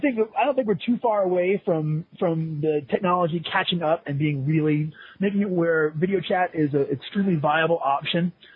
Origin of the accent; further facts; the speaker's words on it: New York, United States; I grew up in New York, so we're across town from each other and stuff.